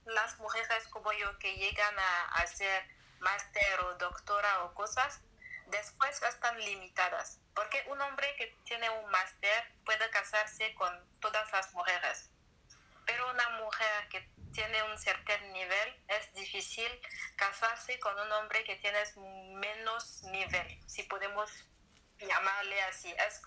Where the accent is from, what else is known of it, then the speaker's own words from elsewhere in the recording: Togo; Quiero hacer política para cambiar la corrupción en mi país. Y olé, la mejor manera de hacerlo es tener el último nivel. Voy a ser primera presidente de Togo en 2045.